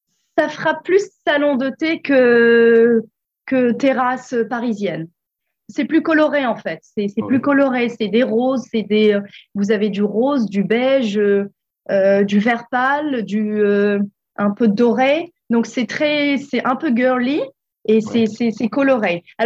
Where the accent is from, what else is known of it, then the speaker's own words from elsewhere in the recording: Agadir, Souss-Massa, Morocco; now in Perth, Australia; quand on venait d'arriver à Perth, ça nous a rappelé un petit peu Agadir, notre ville natale, oui.